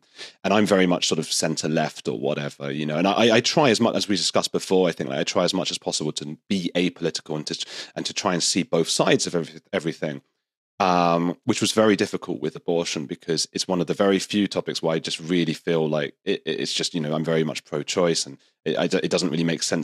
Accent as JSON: {"language": "English", "country": "United Kingdom", "said": "I'm British and I think I can probably get this to the BBC afterwards"}